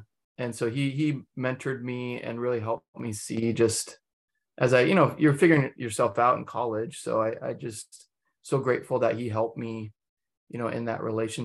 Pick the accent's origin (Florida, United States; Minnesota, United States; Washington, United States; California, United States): Minnesota, United States; So I mentioned I grew up in Minnesota. My parents love the Lord and we grew up going to church, and I'm really grateful for the church I was a part of.